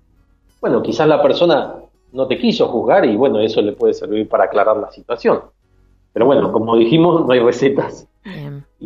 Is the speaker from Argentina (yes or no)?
yes; Río Negro, Argentina; born there; Es un coterráneo, yo también nací en Río Negro